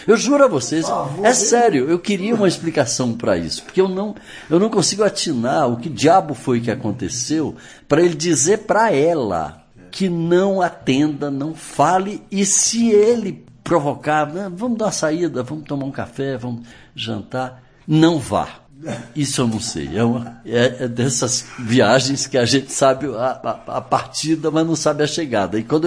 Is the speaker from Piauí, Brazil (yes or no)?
yes; Teresina, Piauí, Brazil; Eu cresci com Torquato em Teresina